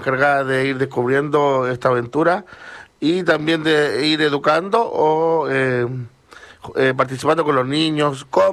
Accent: Talca, Maule, Chile; Ah, soy de Talca.

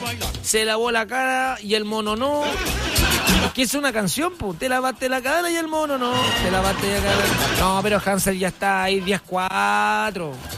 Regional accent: Chile; como somos chilenos, siempre le doblamos la mano al destino

